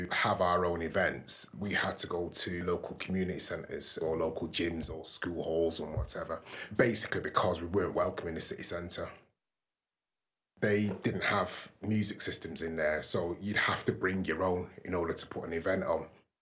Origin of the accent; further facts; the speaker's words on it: Jamaica; Being Jamaican, my parents obviously raised me on reggae music